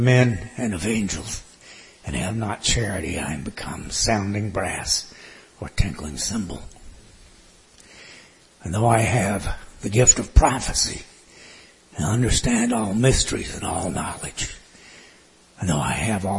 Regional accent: the South, United States; As a boy growing up in the South, the phrase I heard over and over again was

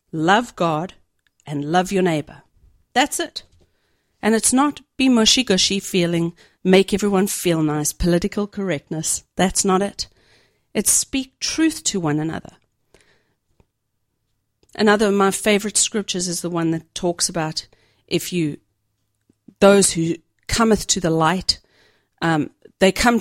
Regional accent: South Africa; born there; I was born in South Africa, obviously, and I was raised in the church. So, I became a born-again Christian at the age of 8.

